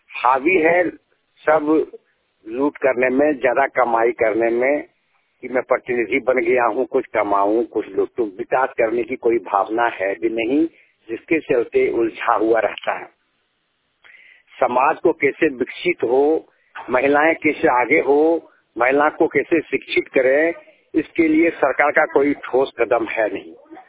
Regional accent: Basantpur, Jharkhand, India; देवघर जिला से देवघर प्रखंड पंचायत धरवाड़ी ग्राम बसंतपुर के रहने वाला हूँ।

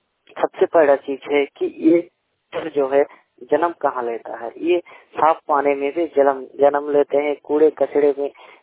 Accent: Bango, Jharkhand, India; मैं पूर्वी सिंहभूम क्षेत्र के पोटका प्रखंड की बांगो गांव का रहने वाला हूं।

